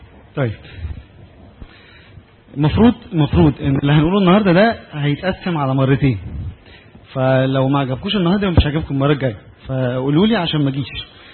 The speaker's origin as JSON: {"language": "Arabic", "country": "Egypt"}